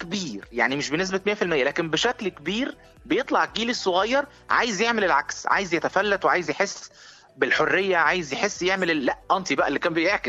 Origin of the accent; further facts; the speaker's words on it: Egypt; رمانة الميزان بلغتنا كده كمصريين